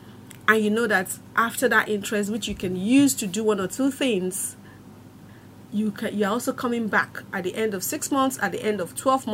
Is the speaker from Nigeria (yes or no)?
yes; Nigeria; maybe because I'm a Nigerian, I see only Nigerians.